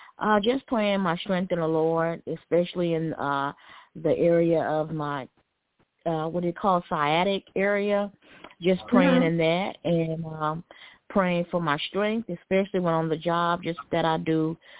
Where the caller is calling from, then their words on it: Alabama, United States; Hi, Sister LaShawn. … calling from Alabama.